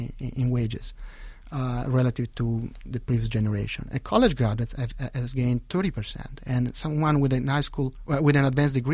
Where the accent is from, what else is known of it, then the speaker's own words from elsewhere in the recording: Italy; English is a second language; now in United States; this is one of the most striking features of the American workforce, that I come from Italy, and in general, all European countries have a much stronger sense of economic class than you see here. And it, when I moved here...